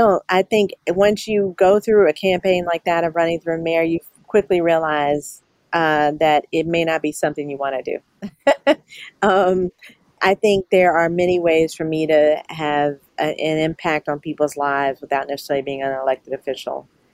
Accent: Atlanta, Georgia, United States; they're mainly women that I grew up with in Atlanta.

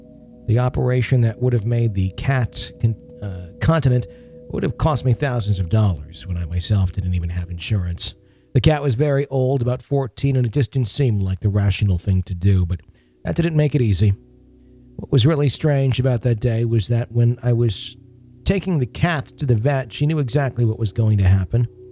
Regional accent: Long Island, New York, United States; When I was a little girl growing up in Long Island in the early 80s, I saw a ghost of my old dog a few months after she died.

